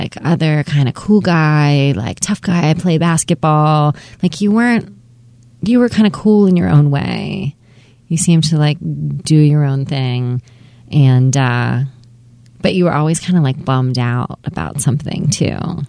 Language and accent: English; Westminster, Maryland, United States; So I grew up in Westminster in Maryland. So it's about 45 minutes north out in Carroll County.